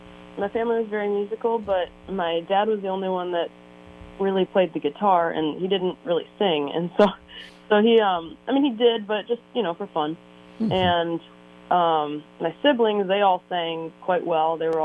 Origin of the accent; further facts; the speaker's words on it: Ohio, United States; I saw someone playing it at the fair back in my hometown in Ohio